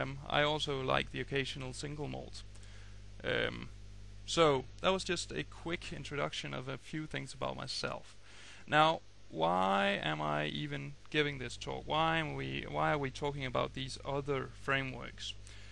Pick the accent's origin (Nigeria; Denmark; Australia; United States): Denmark; consultancy based in Denmark, where I also live right now. I'm from Denmark